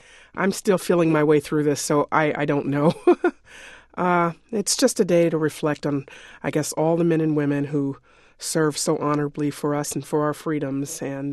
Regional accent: Kentucky, United States; I'm an Army brat and I grew up near Fort Knox

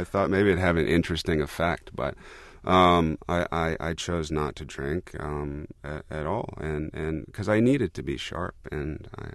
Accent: Paso Robles, California, United States; I was raised in Paso Robles, Templeton, California, and we had 65 horses, you know, give or take a few at different times.

